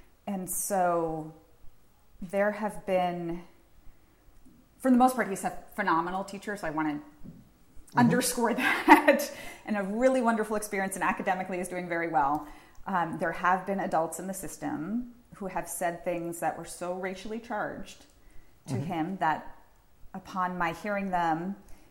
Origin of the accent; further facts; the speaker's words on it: Cambridge, Massachusetts, United States; So I'm a native Cantabrigian. I grew up in North Cambridge on Sherman Street, which is a pretty major street, and went through the Cambridge Public Schools K-12 myself.